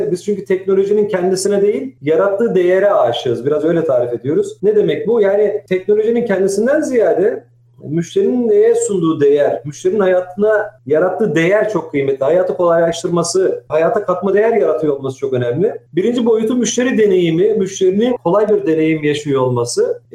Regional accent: Sinop, Turkey; Sinopluyum. Bizde mikro milliyetçilik vardır. Severiz memleketimizi.

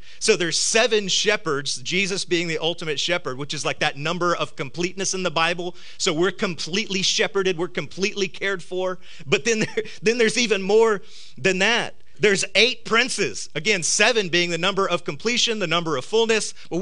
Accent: the South, United States; Oh, sorry, I'm from the South. You meant dirt bike. That's what we got down here.

